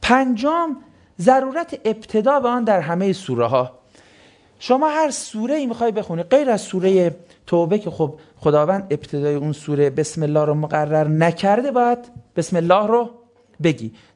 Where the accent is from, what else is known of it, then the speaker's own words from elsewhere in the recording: Iran; نه ما ایرانی هستیم، اشکال نده